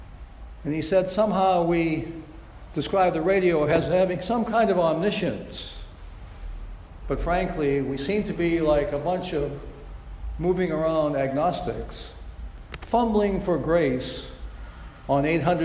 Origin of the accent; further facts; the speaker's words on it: Maine, United States; we were delighted with his wonderful writings from my home state of Maine